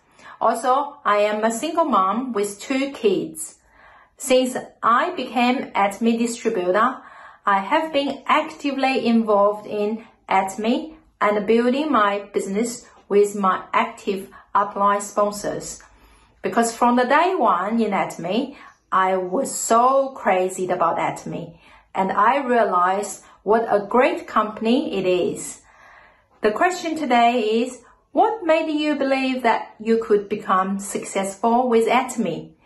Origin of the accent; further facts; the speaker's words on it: Perth, Western Australia, Australia; and I am from Perth, Australia.